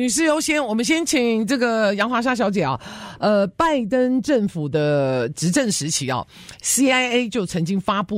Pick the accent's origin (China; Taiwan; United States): United States; 就是我们美国跟沙烏地阿拉伯，因为这个记者是我们美国人哦，